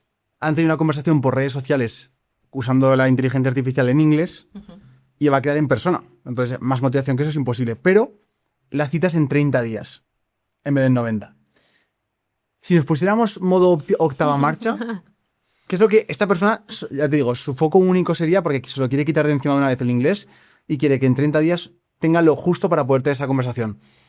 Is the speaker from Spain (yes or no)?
yes; Spain; sabe que soy español y estoy aprendiendo